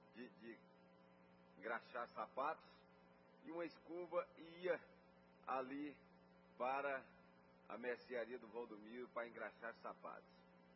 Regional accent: Anápolis, Goiás, Brazil; eu lembro muito bem da minha infância toda na Grande Jaiara

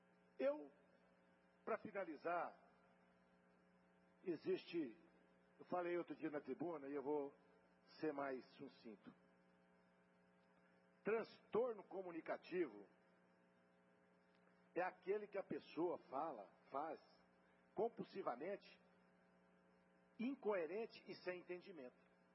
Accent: Bahia, Brazil; eu sou lá da roça, eu sou baiano, sou do Nordeste, lá desde Cal.

